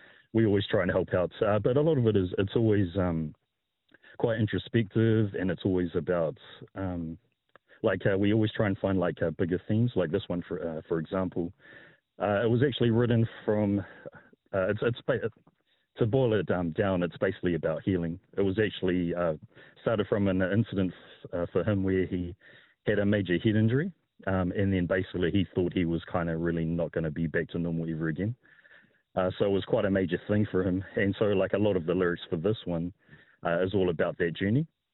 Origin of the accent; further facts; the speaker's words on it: Taranaki, New Zealand; now in Wellington, New Zealand; But because I'm from Taranaki, once I moved to Wellington and got involved in the scene and saw those bands coming up, I completely changed.